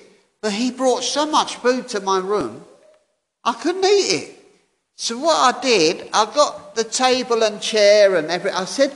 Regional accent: England, United Kingdom; And this porter was shocked because he was an Indian chappie and I'm English.

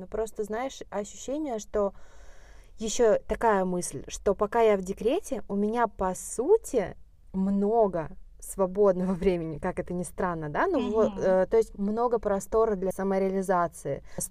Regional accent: Ivanteyevka, Moscow Oblast, Russia; я переехала из Ивантеевки, из своей, из родного моего города, когда мы с мужем съехались.

